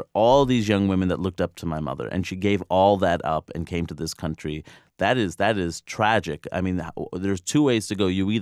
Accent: Queens, New York, United States; I'm lucky that I grew up in Queens, at least. You know, it's the most diverse place in the world.

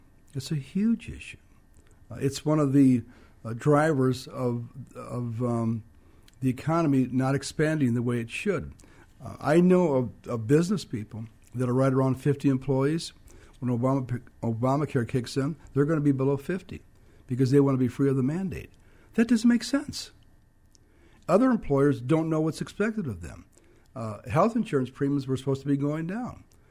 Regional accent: New Milford, Illinois, United States; I wanted to return to my rural roots because I was raised in New Milford, a tiny town just south of Rockford.

